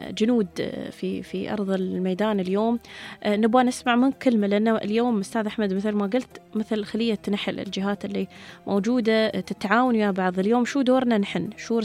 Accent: Abu Dhabi, United Arab Emirates; عندنا في أبوظبي

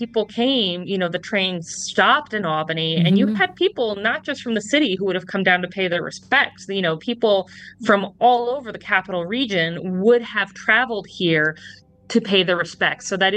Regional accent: Ireland; oh, well, I'm Irish and you're Irish.

